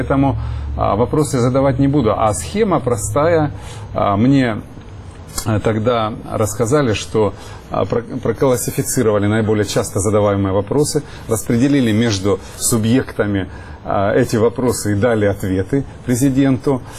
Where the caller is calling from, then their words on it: Rostov Oblast, Russia; И я задавал вопрос из Ростовской области.